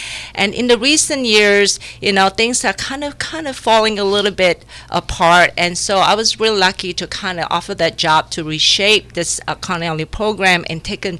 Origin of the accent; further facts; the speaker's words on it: Singapore; because I grew up in Singapore, and there's such a huge phenomenon of street food in Southeast Asia.